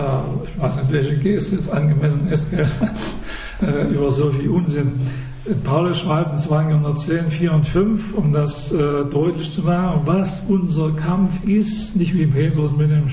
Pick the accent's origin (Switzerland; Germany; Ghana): Germany; East Germany; Ich hätte gern jemand anders, weil ich komme aus dem Osten, gell?